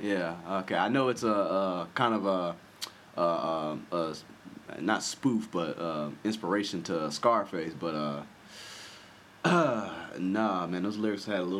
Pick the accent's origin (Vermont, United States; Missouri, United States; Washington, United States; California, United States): California, United States; Inglewood; I mean, growing up in Inglewood, this movie takes place, and they bring up like Compton, Long Beach, all that.